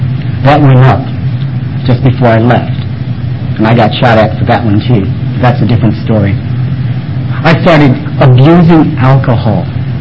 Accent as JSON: {"language": "English", "region": "Hawaii", "country": "United States", "tie": "born or raised there", "said": "As a kid growing up in Hawaii, I didn't know there was something different between me and the rest of you."}